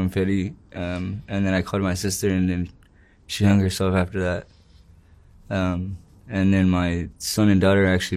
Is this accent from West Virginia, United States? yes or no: no; Pomona, California, United States; And I'm from Pomona.